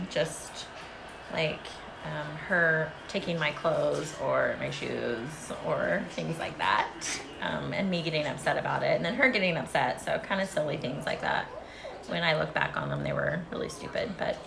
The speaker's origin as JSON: {"language": "English", "town": "Corning", "region": "California", "country": "United States", "tie": "born or raised there", "said": "I grew up in Corning, California. It's a very small town, maybe 5,000 people."}